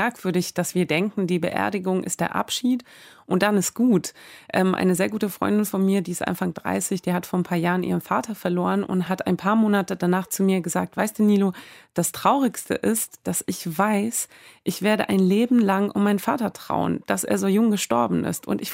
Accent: Azerbaijan; Da war ich 6, 7 Jahre alt. Das war in Aserbaidschan, wo ich aufgewachsen bin.

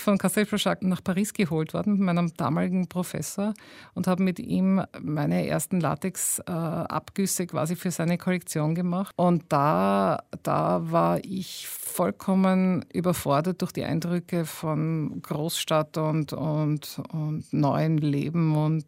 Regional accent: Gumpoldskirchen, Lower Austria, Austria; also born or lived in Linz; Eigentlich dann in Gumpelskirch in Niederösterreich, weil meine Eltern mit einem Jahr mich von Oberösterreich nach Niederösterreich gebracht hatten, weil mein Vater eine sehr gute Anstellung in Wien bekommen hatte.

